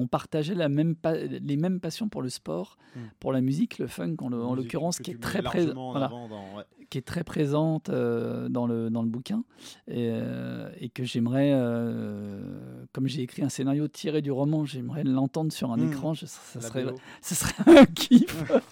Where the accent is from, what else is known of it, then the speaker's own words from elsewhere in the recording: Argenteuil, Île-de-France, France; J'ai grandi à Argenteuil, banlieue malheureusement célèbre pour la délinquance ou pour les choses comme ça.